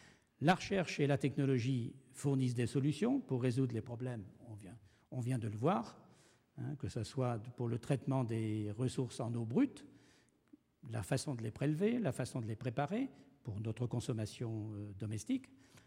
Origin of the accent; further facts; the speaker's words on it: Strasbourg, Grand Est, France; Je viens de Strasbourg, je ne voudrais pas faire une mauvaise publicité pour l'Alsace, mais je connais un peu mieux les problèmes régionaux.